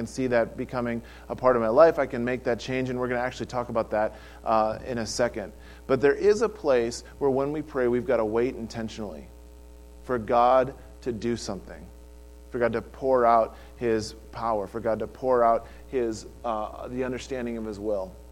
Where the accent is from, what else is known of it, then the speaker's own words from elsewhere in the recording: Wisconsin, United States; I grew up in Wisconsin, out middle country and Midwest